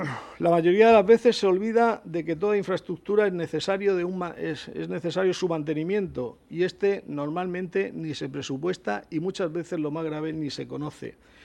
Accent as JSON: {"language": "Spanish", "region": "Region of Murcia", "country": "Spain", "said": "Como yo, como todos los murcianos, o como muchos murcianos, me siento decepcionado"}